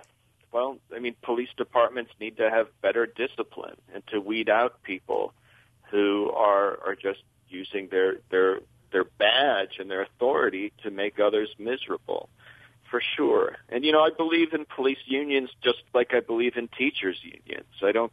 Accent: Cleveland, Ohio, United States; recently in my hometown of Cleveland, Ohio

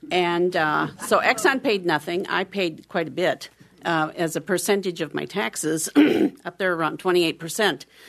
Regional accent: Platteville, Wisconsin, United States; from Southwest Wisconsin. I'm from Platteville, so hi, Mark. I might know you.

